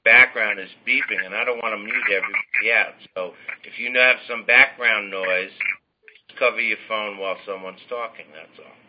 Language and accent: English; Florida, United States; I was raised in the Keys, and I love bananas, and I haven't had a banana in 7 years